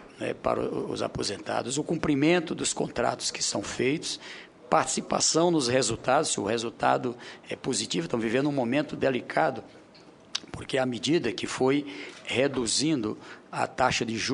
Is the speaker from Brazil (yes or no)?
yes; Piauí, Brazil; Sou do estado do Piauí